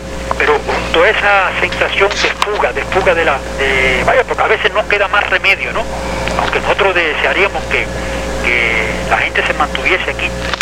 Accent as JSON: {"language": "Spanish", "country": "Cuba", "said": "y como nacional, como cubano"}